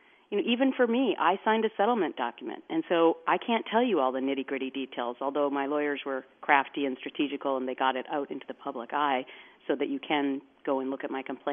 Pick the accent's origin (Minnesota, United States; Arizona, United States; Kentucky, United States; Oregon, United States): Minnesota, United States; Anoka; my best friend growing up in Anoka